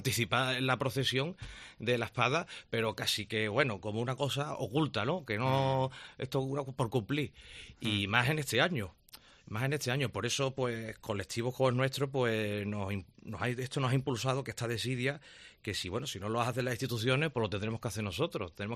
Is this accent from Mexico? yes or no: no; Córdoba, Andalusia, Spain; born there; Yo, que soy cordobés de nacimiento, pues allí se está fomentando mucho lo que son las rutas